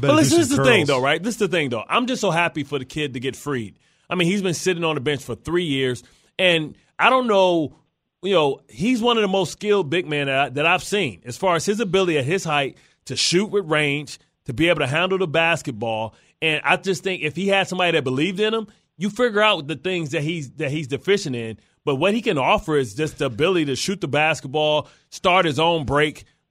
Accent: Detroit, Michigan, United States; I'm from Detroit. I got people there.

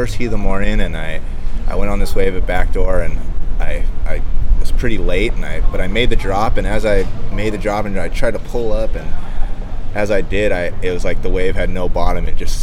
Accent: Hawaii, United States; But one of the coolest things about growing up on the Big Island was just like, it's, you know, real raw, it's all reef and stuff like

